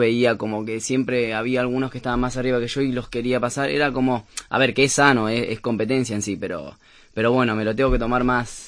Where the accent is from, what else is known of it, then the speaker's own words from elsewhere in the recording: Mar del Plata, Buenos Aires Province, Argentina; vengo de Argentina, de Mar del Plata.